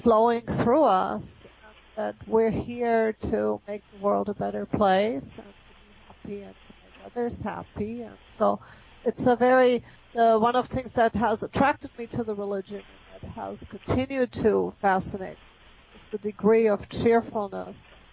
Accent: Germany; I grew up in Germany.

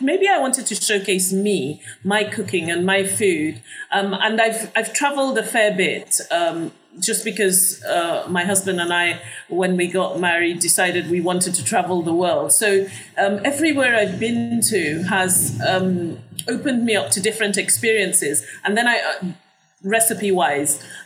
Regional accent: Nigeria; I learned to make caramel while I was growing up in Nigeria, from my mother.

